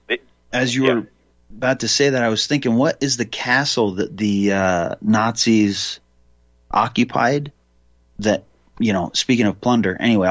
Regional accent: Libby, Montana, United States; born there; So, you know, us Montanans, people from, I was born in Libby, Montana.

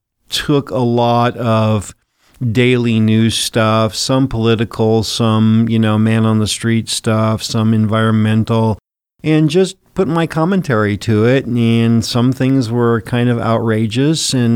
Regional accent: California, United States; also born or lived in Bremerton, United States; now in Brookings, United States; Typically, what I tell people is I moved to California when I was two.

